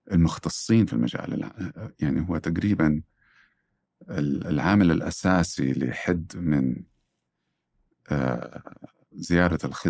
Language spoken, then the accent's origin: Arabic; Saudi Arabia; نسبة الأطفال المراهقين عندنا في السعودية 30%.